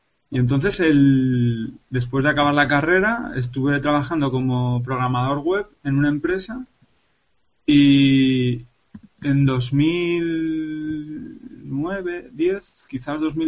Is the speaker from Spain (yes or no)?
yes; Tudela, Navarre, Spain; Yo, como he dicho antes, soy de Navarra y estaba trabajando en Zaragoza.